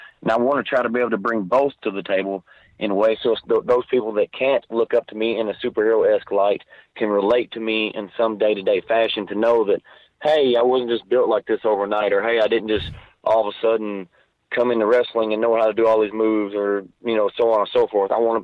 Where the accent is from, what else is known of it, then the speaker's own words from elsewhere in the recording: Lebanon, Kentucky, United States; I'm from the very center of Kentucky, Lebanon, Kentucky.